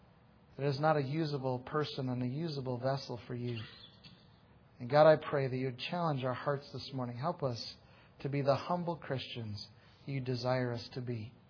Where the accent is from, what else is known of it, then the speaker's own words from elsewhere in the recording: Saskatchewan, Canada; I'm from Saskatchewan.